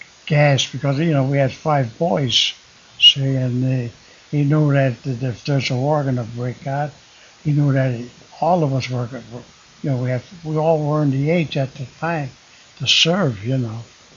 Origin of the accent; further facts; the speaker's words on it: Chicago, Illinois, United States; born there; I was born in Chicago, 19 the year.